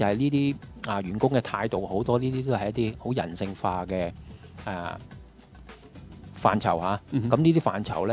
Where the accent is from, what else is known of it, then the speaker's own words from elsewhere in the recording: Hong Kong; 因為我自己土生土長啦，喺香港啦，喺香港讀書